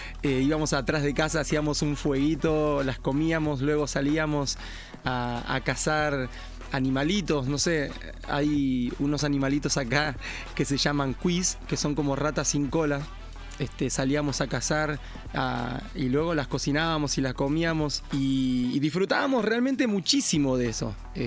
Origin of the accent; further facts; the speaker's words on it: La Plata, Buenos Aires Province, Argentina; desde chiquito, desde que crecí, nací en un barrio, en la ciudad de La Plata, soy de Buenos Aires, Argentina. Y a los alrededores de la ciudad de La Plata hay un barrio en donde crecí